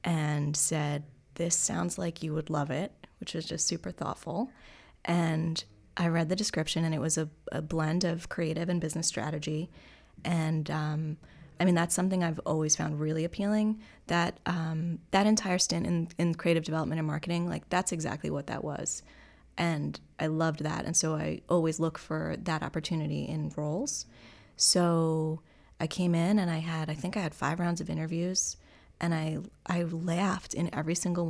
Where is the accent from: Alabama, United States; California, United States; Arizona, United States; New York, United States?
New York, United States; Long Island; I mean, I grew up on Long Island, so, you know, really familiar with all of the big New York media brands.